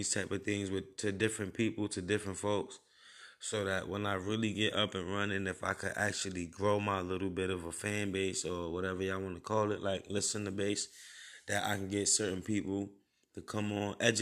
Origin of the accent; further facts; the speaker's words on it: Brooklyn, New York, United States; now in Upstate New York, United States; from Brooklyn, New York. Live upstate now.